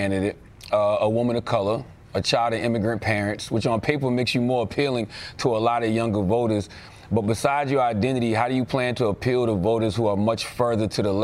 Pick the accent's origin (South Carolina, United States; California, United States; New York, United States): South Carolina, United States; Earlier, I had the opportunity to interview the former governor of my home state of South Carolina.